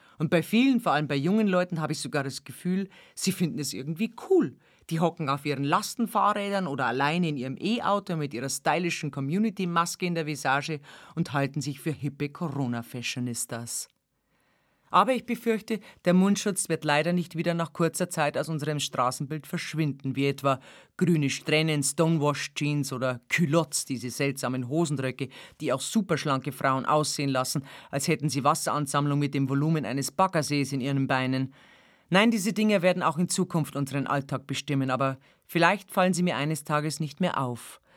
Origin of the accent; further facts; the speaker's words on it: Bavaria, Germany; Beerdigungen, die bei uns in Bayern traditionell in einem Leichenmahl beim ortsansässigen Wirt mit bis zu 100 Personen gipfeln